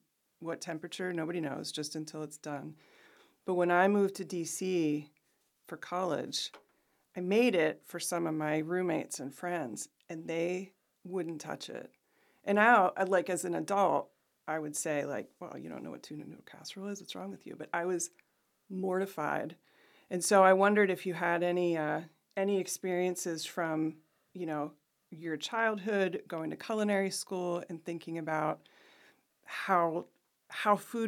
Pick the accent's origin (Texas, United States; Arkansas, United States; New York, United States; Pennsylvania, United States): Pennsylvania, United States; Altoona; I'm from Altoona.